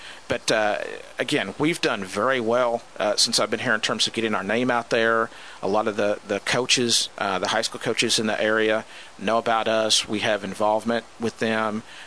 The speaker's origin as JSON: {"language": "English", "town": "Dallas", "region": "Texas", "country": "United States", "tie": "born or raised there", "said": "Texas is a big place for soccer. That's where I grew up. I'm from the Dallas area."}